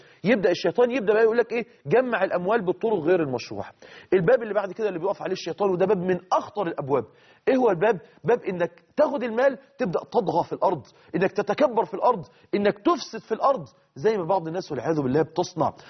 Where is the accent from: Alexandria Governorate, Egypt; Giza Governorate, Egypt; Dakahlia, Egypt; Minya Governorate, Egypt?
Dakahlia, Egypt; Mansoura; عندنا في المنصورة في في في مصر